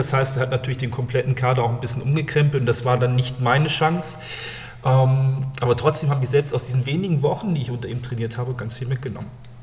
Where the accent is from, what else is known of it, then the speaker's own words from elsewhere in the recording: Neustadt, Lower Saxony, Germany; habe sehr, sehr lange in Neustadt, in meiner Heimatstadt gespielt